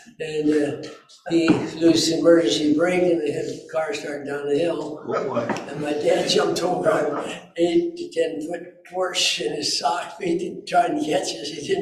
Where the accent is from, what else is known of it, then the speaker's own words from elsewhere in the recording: Muscatine, Iowa, United States; And then I got some pictures, a picture of Muscatine, my hometown on the river. Muscatine, Iowa. And I think that's probably where I should start. I was born April 5th, 1930.